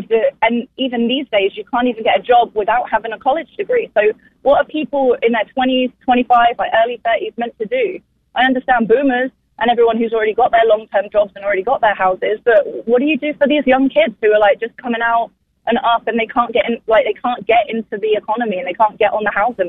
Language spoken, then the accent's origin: English; United Kingdom; now in United States; I'm from the UK, and our system over there is a lot cheaper.